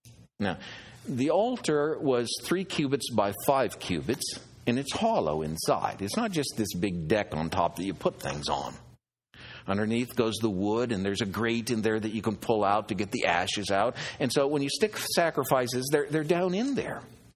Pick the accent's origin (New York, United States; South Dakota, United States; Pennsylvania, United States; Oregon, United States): Oregon, United States; But I grew up in Oregon.